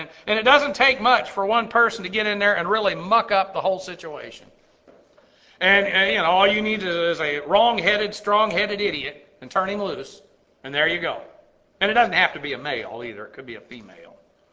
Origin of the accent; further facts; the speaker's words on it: Muskogee, Oklahoma, United States; I mean, I'm an … for goodness sake.